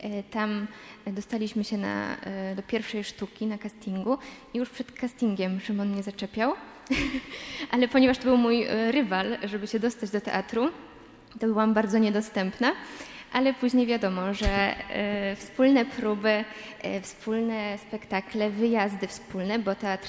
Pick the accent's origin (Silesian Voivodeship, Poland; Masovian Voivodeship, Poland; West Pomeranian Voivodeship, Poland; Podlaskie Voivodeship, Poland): Silesian Voivodeship, Poland; Częstochowa; born there; bo ja tak naprawdę się urodziłam w Częstochowie, więc nie jestem taką góralką z krwi i kości.